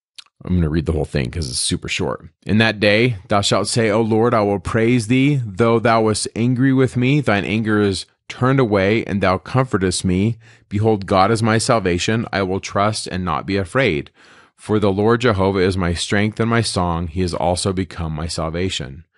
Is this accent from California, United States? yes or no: yes; California, United States; I grew up in Northern California for many years